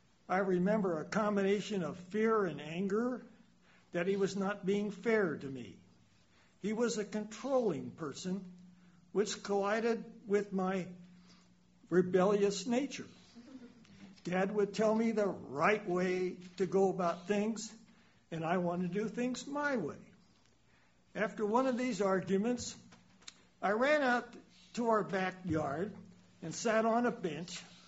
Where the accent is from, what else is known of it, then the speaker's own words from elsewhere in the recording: Watsonville, California, United States; he died 31 years ago in my hometown in Watsonville, California.